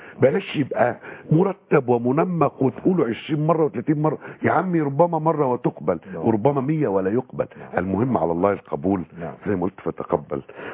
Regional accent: Upper Egypt, Egypt; المرأة عندنا في الصعيد

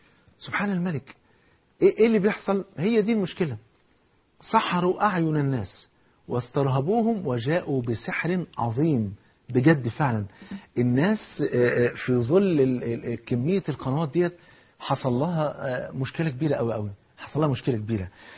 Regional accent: Egypt; وانت عارف طبعا عندنا في مصر الفول فرض عين

